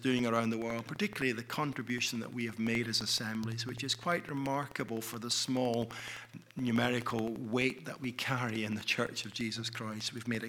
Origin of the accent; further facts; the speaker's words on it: Scotland, United Kingdom; We grew up in Scotland. I came to faith there. My father was an evangelist with the assemblies there, and so I grew up in a godly home.